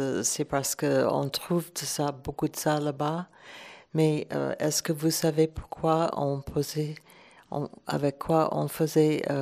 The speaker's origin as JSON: {"language": "French", "country": "United States", "accent": "American", "second_language": "French", "lives_now": "Ireland", "said": "je suis américaine, donc j'ai un accent américain, mais ça ne vous empêche pas de parler anglais en Irlande."}